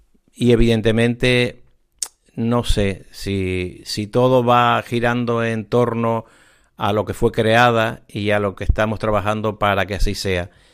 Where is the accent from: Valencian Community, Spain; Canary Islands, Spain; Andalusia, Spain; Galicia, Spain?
Canary Islands, Spain; Tazacorte; Vamos a empezar por la iglesia de mi pueblo, donde reside San Miguel Arcángel, patrón de Tazacorte y de la isla de La Palma, que fue mi primera devoción, evidentemente.